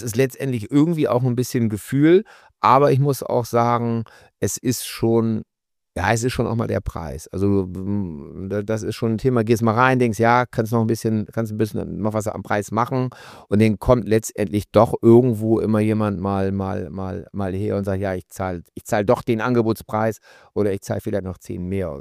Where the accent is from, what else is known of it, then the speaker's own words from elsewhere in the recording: Bremen, Germany; Ich mache nur in Bremen, ich mache nur in meiner Heimatstadt.